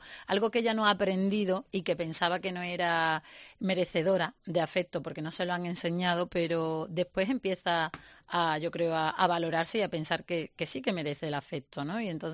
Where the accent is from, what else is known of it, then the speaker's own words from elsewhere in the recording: Seville, Andalusia, Spain; yo que soy de aquí, de Sevilla